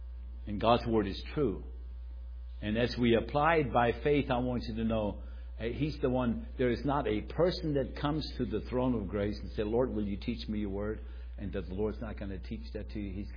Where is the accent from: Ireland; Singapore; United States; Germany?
Germany; We used to have a little picture in our house where I was raised up in Germany.